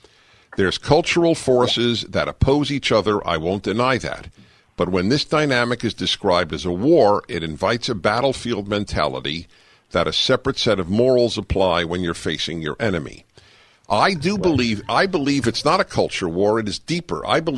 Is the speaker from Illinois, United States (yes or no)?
no; New York, United States; I grew up quintessentially Jewish in New York as a liberal Jew Democrat.